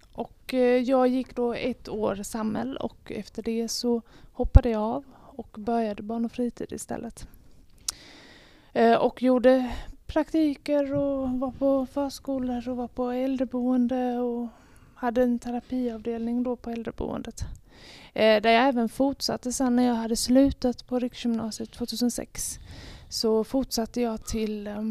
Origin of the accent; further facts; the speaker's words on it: Alvesta, Kronoberg County, Sweden; Nej, jag kommer från Alvesta från början.